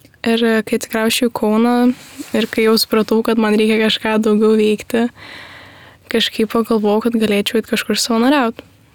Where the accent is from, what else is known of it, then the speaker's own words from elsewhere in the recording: Vilkaviškis, Marijampolė County, Lithuania; moved away; aš ir esu iš Vilkaviškio, kur gyvenau visai ilgą laiko tarpą, apie 14 metų